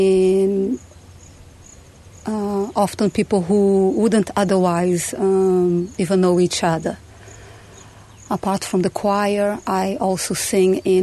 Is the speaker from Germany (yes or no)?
no; Brazil; moved away as an adult; also born or lived in Australia; now in Oroville, United States; I'm from Brazil originally. Though at the age of 19, I moved to Australia, where I lived until I came to Oroville in December 1993.